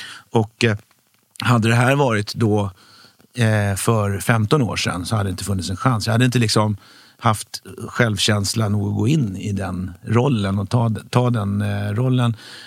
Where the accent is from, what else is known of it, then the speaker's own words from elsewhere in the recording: Huddinge, Stockholm County, Sweden; Ja, jag växte upp i Huddinge, i Segeltorp.